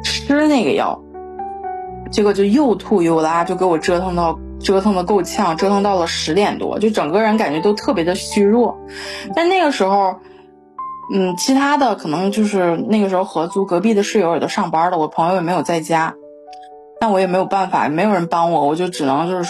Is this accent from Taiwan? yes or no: no; China; 我觉得好像我们中国人其实还挺看重春节这个